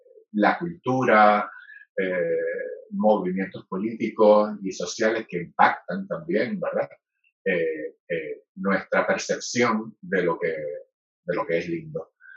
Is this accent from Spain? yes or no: no; Puerto Rico; yo como puertorriqueño